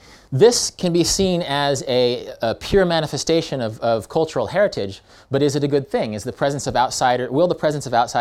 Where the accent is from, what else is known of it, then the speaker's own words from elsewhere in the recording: Midwest, United States; I come from the American Midwest. We stand far apart. We're not very good at dancing.